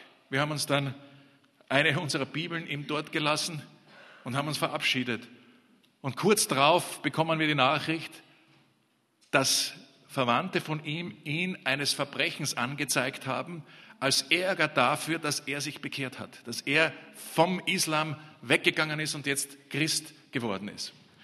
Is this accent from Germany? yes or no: no; Austria; Weil was soll ich als Österreicher bei einem Türken